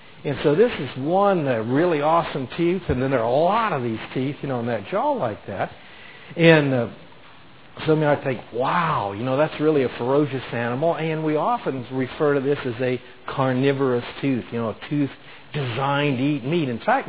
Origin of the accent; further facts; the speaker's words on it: Florida, United States; as a child growing up in Florida, I had pet alligators.